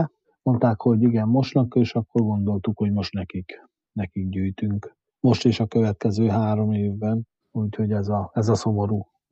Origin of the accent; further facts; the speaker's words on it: Hungary; Én református magyar vagyok, én szeretem azokat a közösségeket támogatni, ahol magyarok is, ha lehet, akkor reformátusok vannak